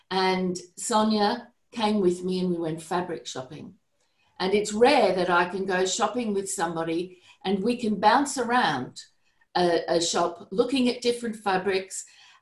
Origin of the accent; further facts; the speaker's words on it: Australia; We're from Australia. So we had the pleasure of coming to America